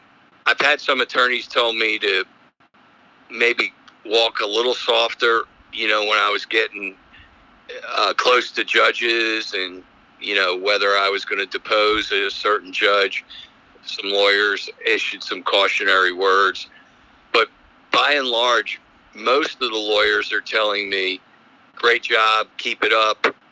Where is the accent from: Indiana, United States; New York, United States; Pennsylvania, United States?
Pennsylvania, United States; Philadelphia; Well, I practice in Columbia and I'm from Philadelphia.